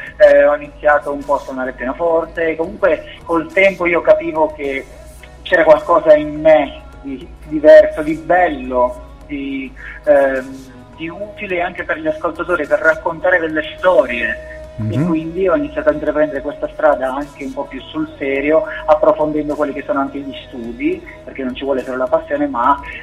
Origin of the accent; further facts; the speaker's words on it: Sicily, Italy; ero con il mio pianoforte digitale nella mia terra in Sicilia